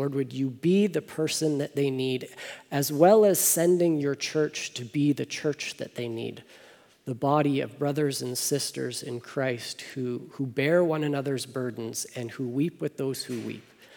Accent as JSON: {"language": "English", "town": "Hamilton", "region": "Ontario", "country": "Canada", "tie": "born or raised there", "said": "But I grew up in Ontario, and my grandparents had a resort in southern Ontario up in the Muskoka region, which is maybe 4 hours away from where I grew up in Hamilton."}